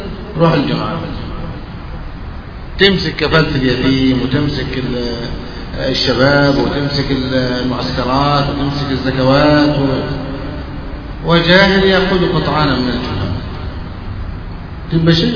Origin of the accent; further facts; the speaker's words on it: Beheira, Egypt; عندنا في البحيرة لا شك